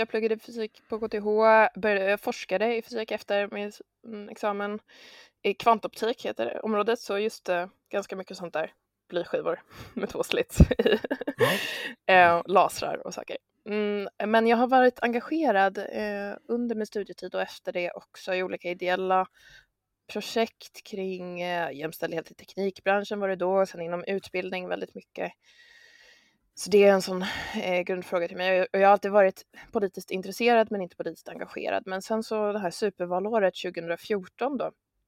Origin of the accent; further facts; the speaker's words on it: Örebro, Örebro County, Sweden; Och då föddes jag i Örebro. Jag har växt upp där med en stor familj, har många syskon.